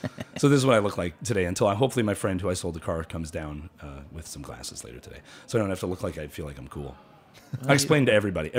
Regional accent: Buffalo, New York, United States; now in Rochester, United States; From Buffalo. I moved to Rochester.

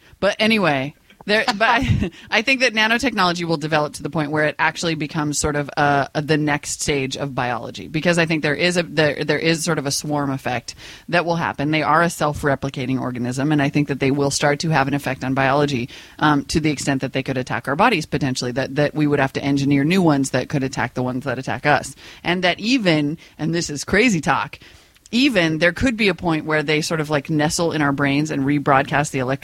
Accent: Montana, United States; also born or lived in North Dakota; I am from Montana, and I went to high school. And I went to high school in North Dakota.

